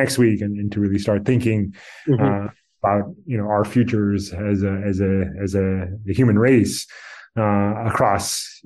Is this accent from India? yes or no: yes; South India, India; So I am from South India, so I do love South Indian breakfast foods in particular